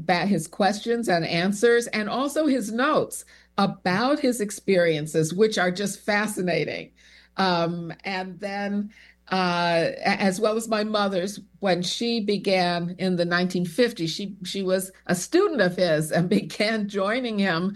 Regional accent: Chicago, Illinois, United States; So this is my memoir, my first and only memoir about my childhood growing up in Chicago in the 1960s in an interracial family, a white father, a black mother.

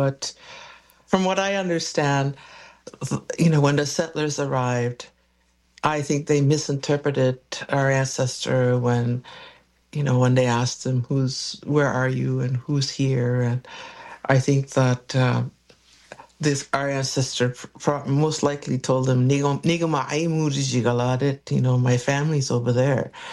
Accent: We'koqma'q, Nova Scotia, Canada; I'm originally from Wego Amara, Cape Breton.

